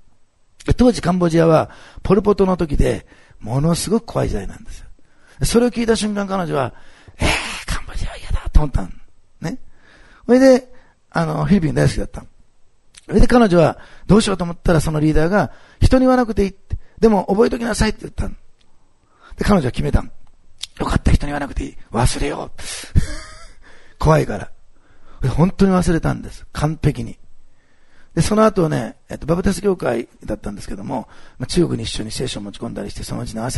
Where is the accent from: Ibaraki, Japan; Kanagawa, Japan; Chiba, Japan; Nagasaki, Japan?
Nagasaki, Japan; 長崎県の北高郡出身なんですけど、自分のふるさととすごく似ていて、ね、農家の方だったんですけどね、